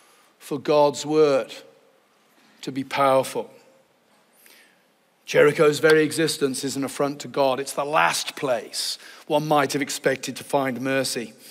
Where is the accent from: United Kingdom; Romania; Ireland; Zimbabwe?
United Kingdom; England; now in United States; and I'm English, so I'm an American now, but I'm really culturally English.